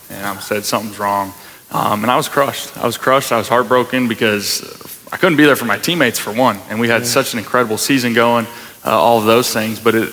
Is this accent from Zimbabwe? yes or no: no; North Dakota, United States; as a person growing up in North Dakota. It's work, work, work, earn, earn, earn.